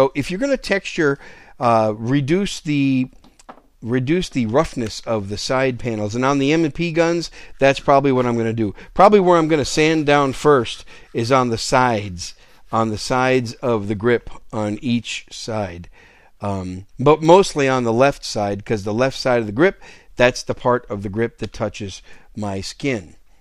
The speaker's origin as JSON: {"language": "English", "town": "Green Bay", "region": "Wisconsin", "country": "United States", "tie": "born or raised there", "lives_now": "San Antonio, United States", "said": "I'm from the Green Bay, Wisconsin area, so I grew up in the frozen tundra."}